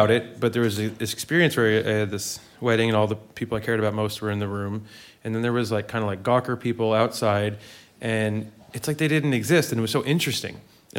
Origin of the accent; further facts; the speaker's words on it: New Jersey, United States; now in New York, United States; So I'm not a New Yorker. I live here, but I'm not a New Yorker. I'm from New Jersey.